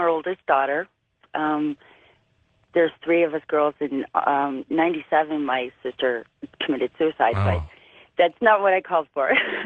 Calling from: Landers, California, United States; from Landers.

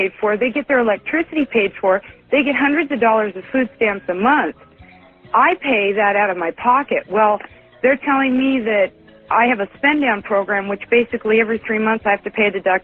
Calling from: Renton, Washington, United States; And I'm calling from Renton, Washington.

